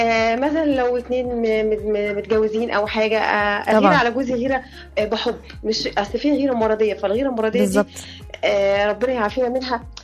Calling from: Cairo, Cairo Governorate, Egypt; من القاهرة.

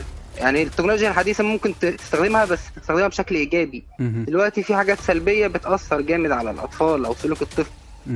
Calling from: Cairo, Cairo Governorate, Egypt; السلام، مدينة السلام.

